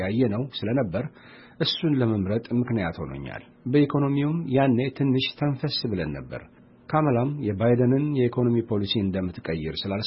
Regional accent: Eritrea; now in United States; በተለይም እንደ ኤርትራዊ አሜሪካዊ በ2018 ከኢትዮጵያ ጋር የተፈጠረው ሰላምና

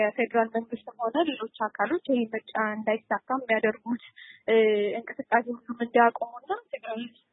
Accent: Tigray, Ethiopia; እኔም እንደ ትግራይ ተወላጅ እሱም ደግፌ እዚህ ተገኝቻለሁ።

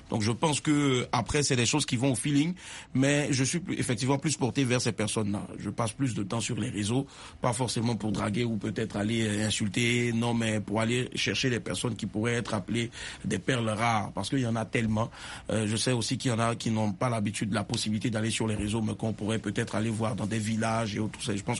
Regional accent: Cameroon; J'allais danser comme je suis Camerounais

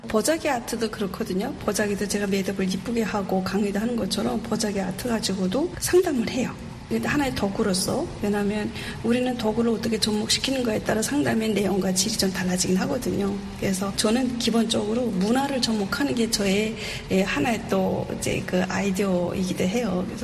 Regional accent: North Korea; now in South Korea; 통일된 다음에 북한 땅에 내 고향에 오히려 북한을 떠나서 밝은 세상에서 살면서 나의 변화된 모습을 우리 고향 사람들에게 보여주고 싶어요.

